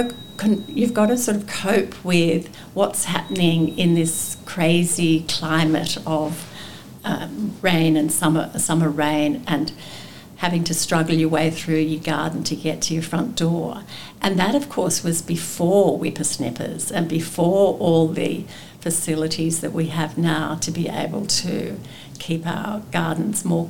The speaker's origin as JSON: {"language": "English", "region": "New South Wales", "country": "Australia", "tie": "born or raised there", "said": "I grew up in New England, in northern New South Wales, so that's a cool, temperate area."}